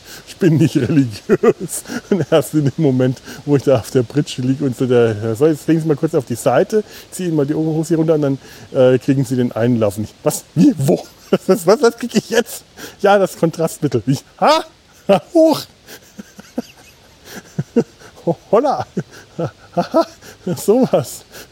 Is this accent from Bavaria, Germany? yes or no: yes; Bavaria, Germany; wie es bei uns in Franken auch, glaube ich, heißt.